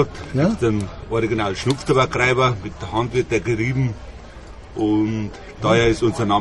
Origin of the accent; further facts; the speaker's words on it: Bavaria, Germany; Und der ist in unserer Heimat, im Bayerischen Wald, erfunden worden.